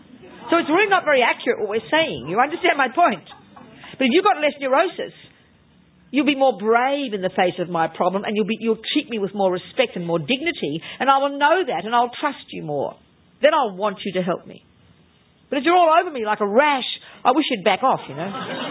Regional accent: Australia; I'm Australian. You see, we were allowed to be blunt.

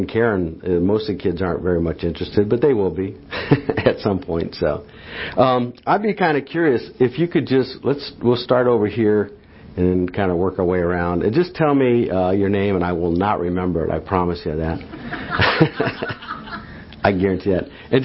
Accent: Medina, Ohio, United States; I was born in Ohio and raised Methodist and somewhere near Cleveland, a little town called Medina.

